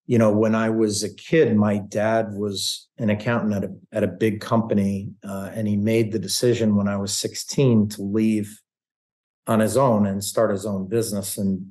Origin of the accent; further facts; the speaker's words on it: Norwalk, Connecticut, United States; grew up in Norwalk, Connecticut, which is about an hour north of New York City.